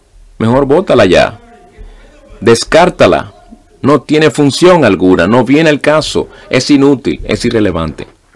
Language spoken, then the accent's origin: Spanish; Canada; also born or lived in British Columbia; Yo soy canadiense. Yo viví en British Columbia del Norte. Mi padre trabajaba en minas y vivíamos en las partes del norte de Canadá por 3 años, en los 1960, y no teníamos televisión.